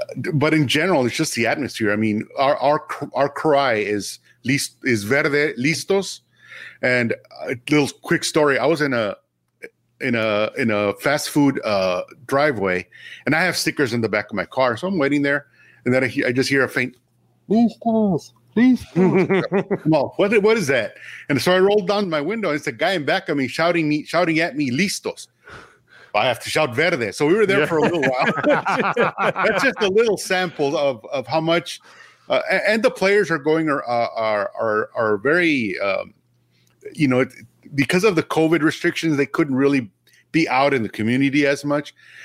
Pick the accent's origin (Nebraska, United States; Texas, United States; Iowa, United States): Texas, United States; El Paso; now in Austin, United States; A lot of us, I'm not from here. I'm from El Paso, Texas. So I've been here 15 years now